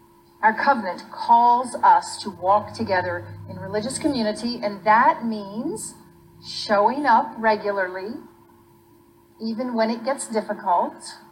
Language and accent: English; Texas, United States; I'm from Texas, where I know a UU couple, Ron and Kay